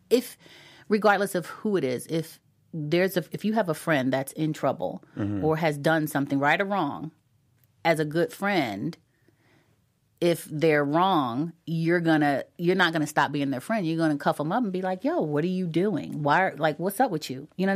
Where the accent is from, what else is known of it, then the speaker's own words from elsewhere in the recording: Philadelphia, Pennsylvania, United States; I'm from West Philadelphia. Went to West Catholic high school for girls, and then I graduated from Overbrook High School.